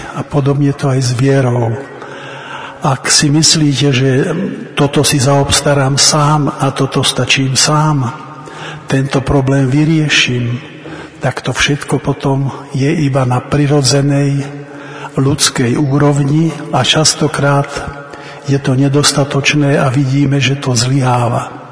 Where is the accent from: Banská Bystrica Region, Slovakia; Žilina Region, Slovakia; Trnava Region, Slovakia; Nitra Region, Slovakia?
Trnava Region, Slovakia; Skalica; Pochádzam zo západného Slovenska, zo Skalice. Tam som sa narodil a tam aj pôsobím už 45 rokov ako zubný lekár.